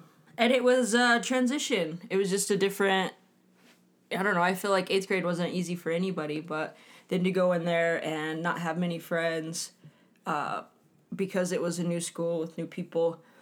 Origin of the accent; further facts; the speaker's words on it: Bloomfield, United States; I grew up in Bloomfield. My mom worked in the school system my entire life. And so Bloomfield is a smaller community than what we live in right now.